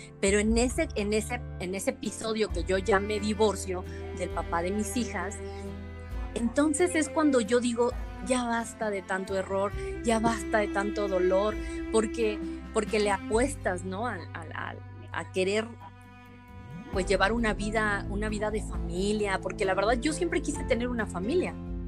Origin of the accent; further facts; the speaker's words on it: Mexico City, Mexico; moved away as an adult; Sí, yo soy de la Ciudad de México. Yo viví ahí, pues, hasta los, ¿qué será? Como hasta los 20 años viví en la Ciudad de México.